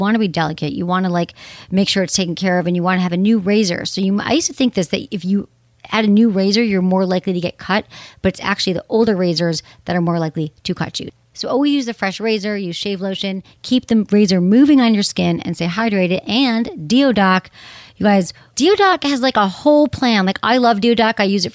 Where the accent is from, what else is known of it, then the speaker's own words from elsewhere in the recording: Michigan, United States; This is from Mike, 48, in Michigan, my home state.